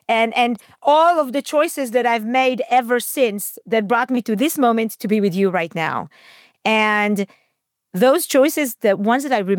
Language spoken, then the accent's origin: English; Israel; because to me, growing up in Israel, that was the symbol of wealth.